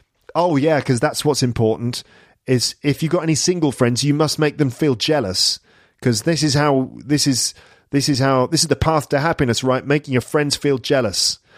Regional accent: United Kingdom; as a Brit

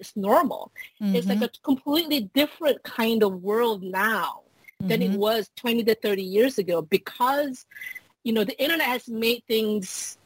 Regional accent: Malaysia; for me, you know, I grew up in Asia. I grew up in Malaysia.

